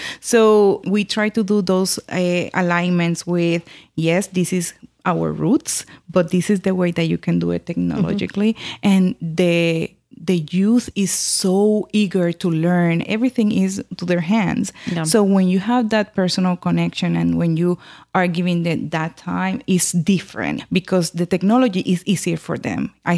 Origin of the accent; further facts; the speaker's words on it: North, Puerto Rico; I'm from the North. Even in Puerto Rico, that is so little, we have different words